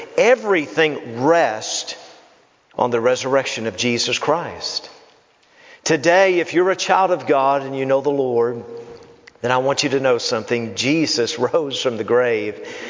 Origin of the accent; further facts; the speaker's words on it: Knoxville, Tennessee, United States; I remember the day when I was 17 years of age, growing up in Knoxville, Tennessee